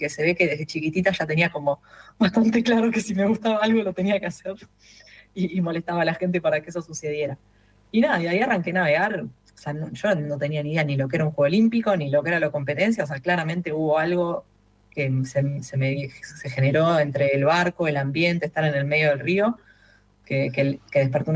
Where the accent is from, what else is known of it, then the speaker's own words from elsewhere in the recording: Buenos Aires, Argentina; now in Escobar, Argentina; Yo soy una porteña que vive en Escobar, pero que no volvería a vivir en la ciudad. Llevo más años de porteña